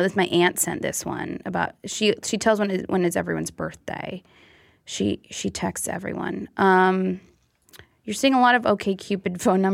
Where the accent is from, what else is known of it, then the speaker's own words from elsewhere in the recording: Michigan, United States; I grew up calling it a clicker, too. Is that – I'm from Michigan.